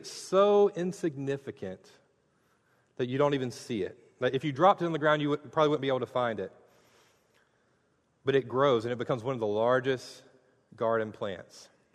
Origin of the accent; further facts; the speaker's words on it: Mayo, Florida, United States; I was back in my hometown preaching in Mayo, Florida, at Brewer Lake Baptist Church